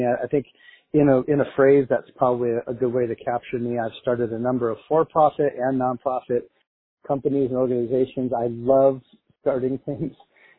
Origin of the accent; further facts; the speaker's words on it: Michigan, United States; moved away as an adult; now in San Luis Obispo, United States; I grew up in Michigan and came out after my first year of college and fell in love with the ocean and the mountains